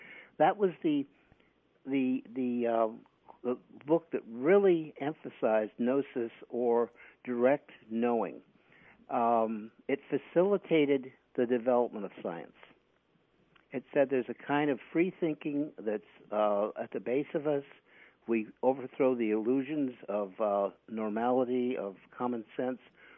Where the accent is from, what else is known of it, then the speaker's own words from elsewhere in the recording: San Francisco, California, United States; I'm from the San Francisco Bay Area. You know, we had a free speech movement. We had a Vietnam movement.